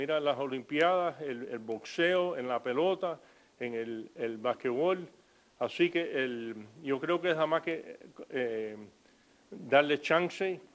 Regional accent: Cuba; now in Miami, United States; no me hice ciudadano hasta después que me retiré del NFL, para que no haya ninguna duda que yo soy cubano.

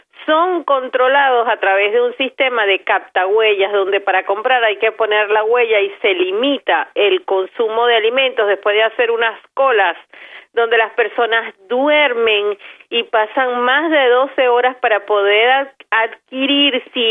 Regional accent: Venezuela

